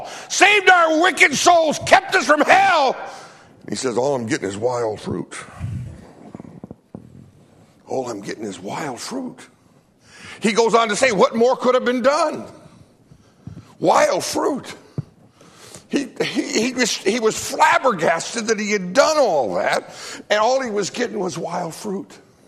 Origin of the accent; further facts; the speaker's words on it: United States; I love America. I'm glad I'm an American.